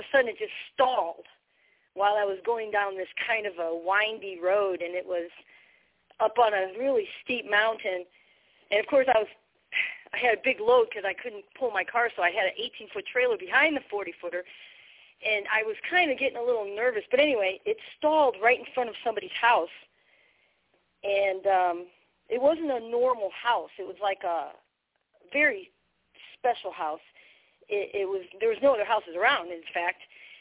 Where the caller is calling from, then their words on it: Missouri, United States; Or I'm not from Missouri. I actually happen to be in Missouri.